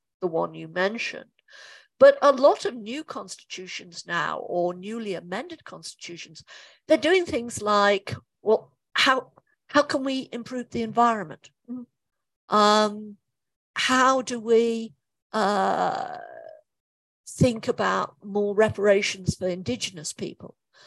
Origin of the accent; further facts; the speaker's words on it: Scotland, United Kingdom; I don't really want my country of origin to disaggregate